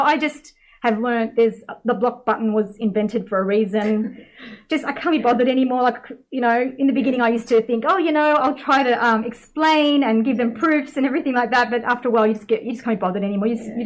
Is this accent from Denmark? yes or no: no; Australia; I wear niqab and I'm an Australian revert